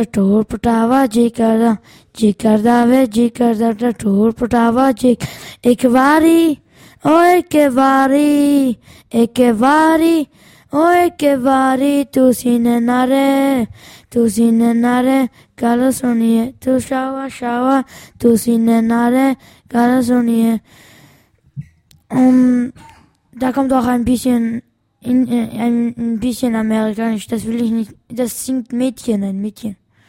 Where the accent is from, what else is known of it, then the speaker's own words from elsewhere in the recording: Afghanistan; first language Farsi; German is a second language; Meine Muttersprache ist Farsisch und meine Vatersprache ist Pashto.